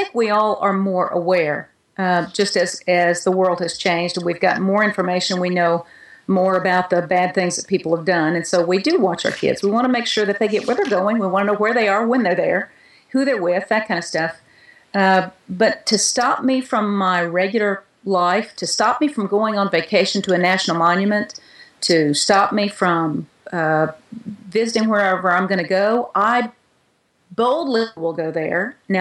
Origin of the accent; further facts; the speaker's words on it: Coleman, United States; That doesn't look like the guy I grew up with in Coleman.